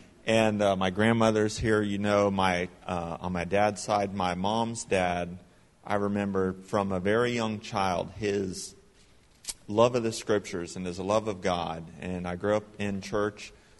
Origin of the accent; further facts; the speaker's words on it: Jupiter, Florida, United States; we grew up in Jupiter at First Baptist Cuesta.